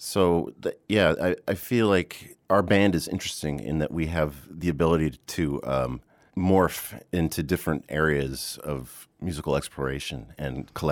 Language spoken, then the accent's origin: English; Oregon, United States; also born or lived in Ohio; I grew up in Oregon, but I went to school in Ohio.